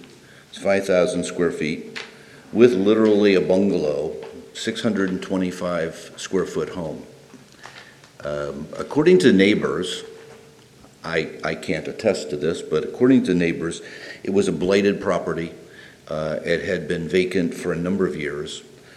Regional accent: Reading, Pennsylvania, United States; Reading, Pennsylvania.

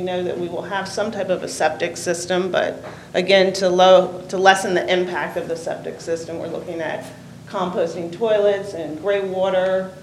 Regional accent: Herndon, Virginia, United States; Even though I'm from Herndon, I spent a lot of time in Millsboro.

